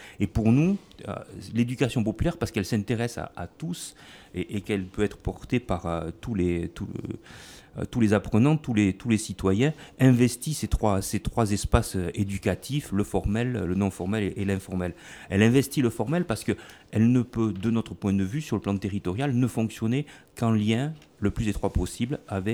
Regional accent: Nouvelle-Aquitaine, France; Comme je viens d'Aquitaine, je vais commencer par une citation d'un Aquitain aussi.

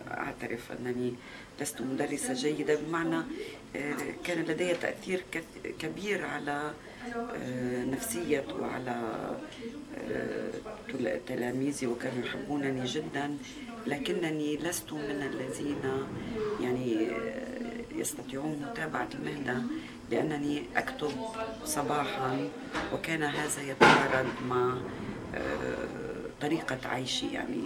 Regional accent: Beirut, Beirut Governorate, Lebanon; also born or lived in South Lebanon; أنا كاتبة لبنانية من مواليد بيروت، وبالأساس مولودة في جنوب لبنان، لكني من عائلة انتقلت إلى العيش في بيروت منذ أواسط الخمسينات

